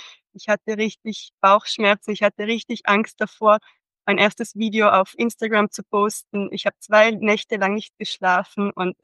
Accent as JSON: {"language": "German", "region": "Trentino-Alto Adige", "country": "Italy", "said": "ich komme aus Südtirol, bin 37 Jahre alt"}